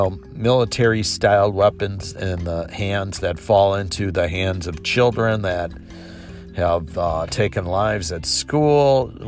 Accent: Milwaukee, Wisconsin, United States; that happened in my hometown, by the way, last night.

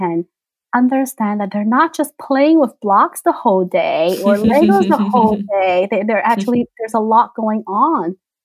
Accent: New York City, New York, United States; I'm a New Yorker, raised in the Lower East Side, New York City.

